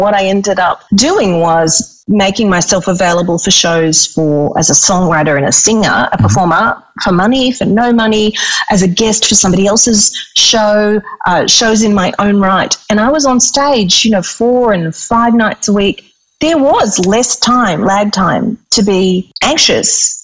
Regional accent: Mackay, Queensland, Australia; I was born and raised in Mackay, only 2 hours from here in North Queensland.

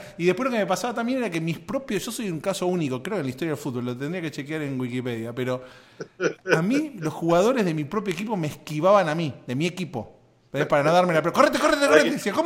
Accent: Argentina; now in United States; cuando llegué a Estados Unidos, se enteraron, soy argentino

